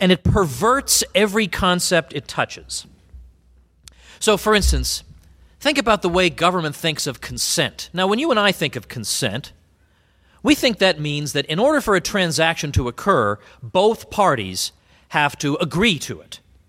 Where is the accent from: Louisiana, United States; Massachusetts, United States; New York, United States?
Massachusetts, United States; I grew up in Massachusetts.